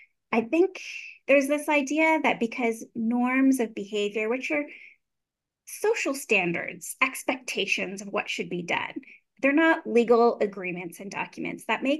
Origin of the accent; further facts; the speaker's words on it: Canada; I don't specialize in Canada, but I am Canadian